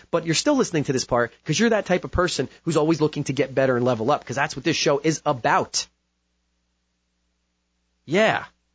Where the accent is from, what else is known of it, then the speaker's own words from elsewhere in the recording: New Jersey, United States; I'm from Jersey. Jersey!